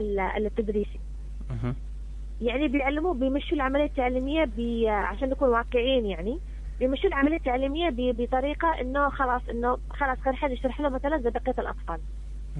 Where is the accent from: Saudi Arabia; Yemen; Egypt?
Yemen; خصوصا عندنا في اليمن ما عندهمش خطة تعليمية